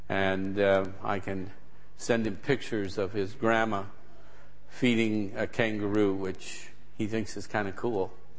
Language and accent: English; Deadwood, South Dakota, United States; born there; I was born in Deadwood, South Dakota. Any of you have even heard of it?